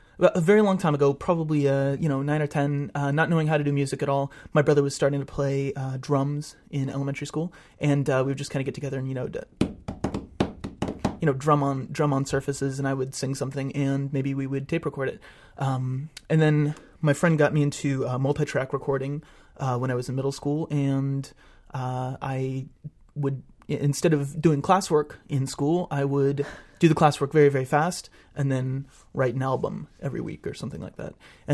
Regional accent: Fresno, California, United States; No, Fresno, California. It's a town that hardens one.

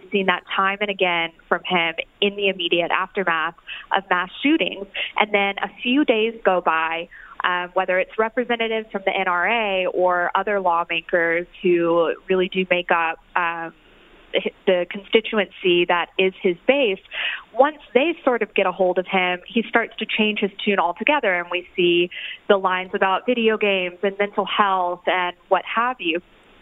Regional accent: Tuscaloosa, Alabama, United States; I'm from Tuscaloosa, Alabama, born and raised there, and it's a very gun-friendly part of the country, to put it mildly.

